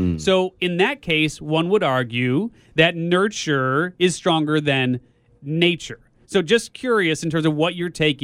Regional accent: Chicago, Illinois, United States; And I told you I'm from Chicago. So I get it.

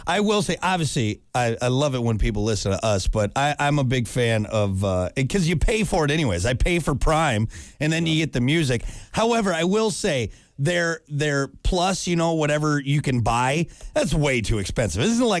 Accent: Wisconsin, United States; accent: Wisconsin; the more I drink, the more my Wisconsin accent comes out.

